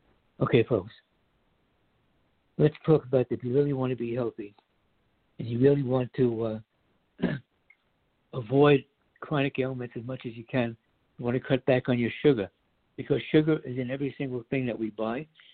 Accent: United States; Like when I was a kid growing up in America, you hardly ever heard about someone, some relative or friend getting cancer.

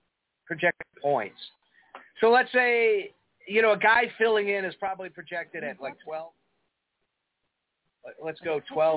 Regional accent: Chicago, Illinois, United States; accent: Chicago; Well, I'm from Chicago, unlike you.

